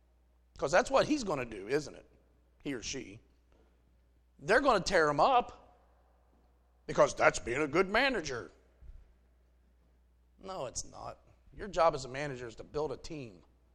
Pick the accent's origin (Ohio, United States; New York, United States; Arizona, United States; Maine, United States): Ohio, United States; And I had another one, especially when he found out I was from Ohio.